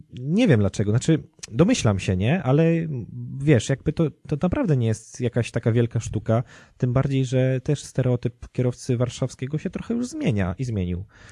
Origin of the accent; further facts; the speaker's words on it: Radom, Masovian Voivodeship, Poland; Jestem z Radomia